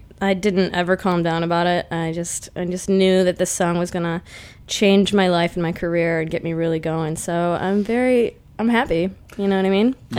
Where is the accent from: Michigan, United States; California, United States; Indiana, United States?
Michigan, United States; Detroit; now in New York, United States; But yeah, I'm from the east side of Detroit, which is pretty gross. But I've been in New York for 9 years.